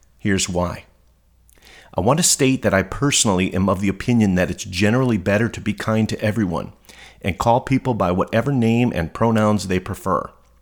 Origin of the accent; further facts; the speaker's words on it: Chicago, Illinois, United States; Growing up in Chicago, I used to love how the Tribune said I was a Scorpio, while the Sun-Times called me a Libra.